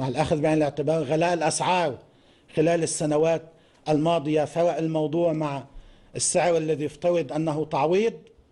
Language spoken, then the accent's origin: Arabic; Lebanon